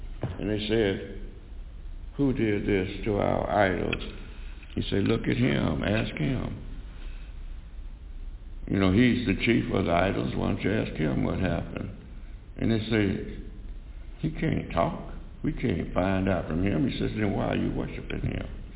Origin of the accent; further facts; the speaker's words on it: United States; I was born here in America, and I've lived here and traveled outside, but for the last 75 years that I've been on this earth, this has been my home.